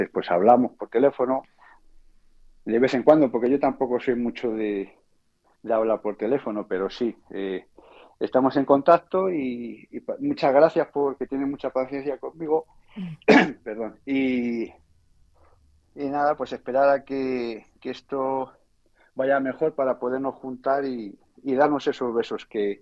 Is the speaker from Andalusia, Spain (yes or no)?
no; Segovia, Castile and León, Spain; como soy de Segovia y como buen segoviano estoy enamorado de mi ciudad